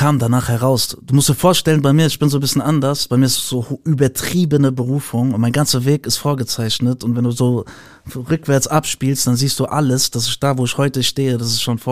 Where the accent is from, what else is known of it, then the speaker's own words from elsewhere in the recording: Frankfurt, Hesse, Germany; ich bin ja im Raum Frankfurt groß geworden